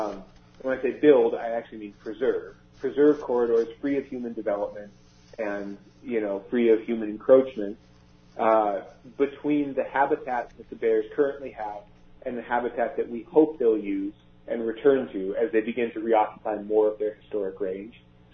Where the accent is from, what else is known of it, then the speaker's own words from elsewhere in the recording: Pacific Northwest, United States; I grew up in the Northwest and have spent my working life here in the Rocky Mountain West.